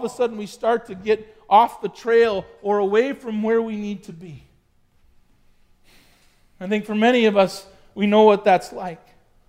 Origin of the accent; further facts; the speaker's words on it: Sioux County, United States; I mean, I grew up in Sioux County. I wanted to see the world, right?